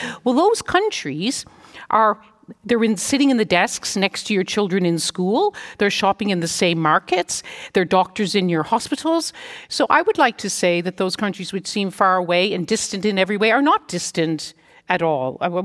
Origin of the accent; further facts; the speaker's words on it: Canada; and I speak partly here as a Canadian